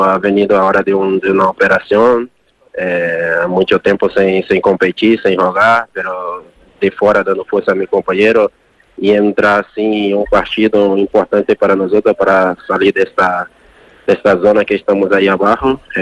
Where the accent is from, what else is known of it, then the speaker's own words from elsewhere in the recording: Brazil; Spanish is a second language; moved away; para mí, que vengo de Brasil, de una origen muy humilde, mi familia, mis padres, son personas muy humildes